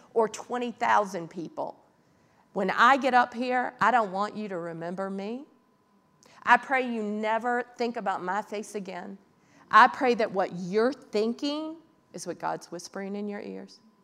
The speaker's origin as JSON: {"language": "English", "region": "North Carolina", "country": "United States", "said": "Well, y'all, I'm from North Carolina, and my kids say I got a little bit of redneck in my back pocket"}